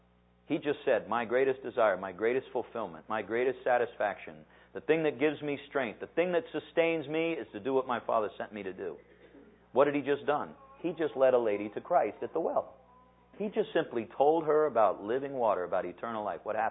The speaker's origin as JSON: {"language": "English", "region": "Midwest", "country": "United States", "tie": "born or raised there", "said": "Hey, I grew up in the Midwest. Churches on every corner."}